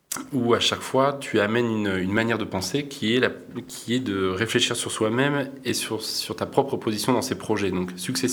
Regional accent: Bordeaux, Nouvelle-Aquitaine, France; moi en tant que bordelais un peu moins

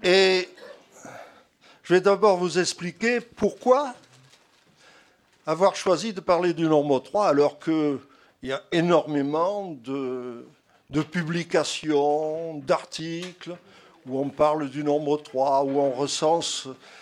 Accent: Bordeaux, Nouvelle-Aquitaine, France; je suis bordelais, franc-maçon.

